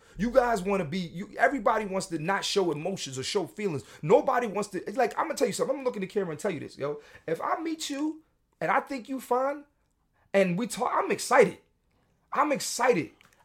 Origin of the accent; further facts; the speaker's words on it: Philadelphia, Pennsylvania, United States; Come on through, Philly. You know that's my hometown.